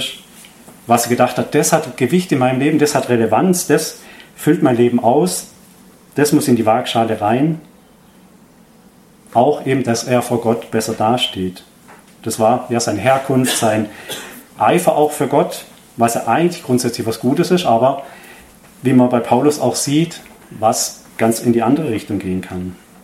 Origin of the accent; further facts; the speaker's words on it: Baden-Württemberg, Germany; ich komme ja aus der Nähe von Freiburg